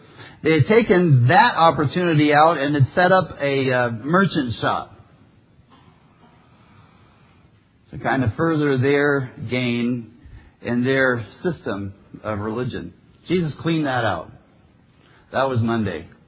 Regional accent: Texas, United States; We had kind of wild chickens when I was a kid growing up in Texas.

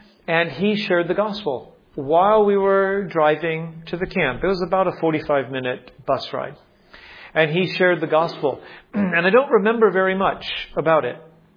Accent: Miami, Florida, United States; I grew up in Florida, in the U.S., Miami, Florida, Miami Beach area. That's where I was born.

